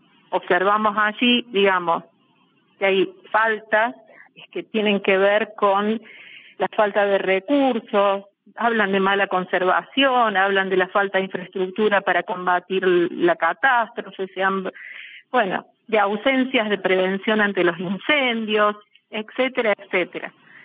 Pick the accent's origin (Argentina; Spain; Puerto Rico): Argentina; en mi país, en Argentina